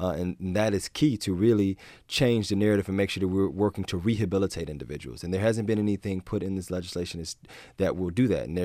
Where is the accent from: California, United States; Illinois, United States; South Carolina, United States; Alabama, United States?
Illinois, United States; Chicago; now in Baltimore, United States; I'm from Chicago originally. I understand the violence that exists in Chicago, now living in Baltimore